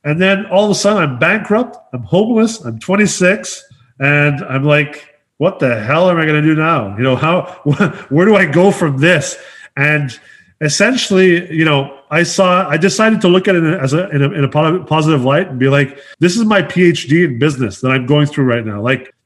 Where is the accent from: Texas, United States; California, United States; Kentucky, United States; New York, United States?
California, United States; Los Angeles; also born or lived in Quebec, Canada; So born in Quebec, and then right away, as soon as I was born, we moved to Los Angeles in California because my dad was a traveling blues musician and my mom was a theater actress. So essentially grew up in L.A. After the big 94 earthquake, we left L.A., came back to Canada